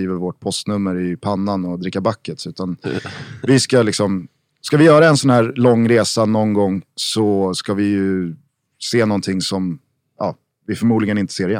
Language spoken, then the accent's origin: Swedish; Vällingby, Stockholm County, Sweden; vi är födda 89, Ken är 79, han är 10 år äldre, han är från Hässelby, vi är från Vällingby.